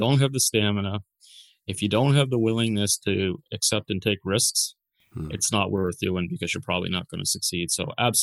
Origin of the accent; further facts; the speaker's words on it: Dartmouth, Nova Scotia, Canada; now in Cape Breton, Canada; I'm not originally from here. I'm from Dartmouth, actually. My wife, who has family ties and family roots here in Cape Breton, we decided it was a lifestyle move for us to come down here.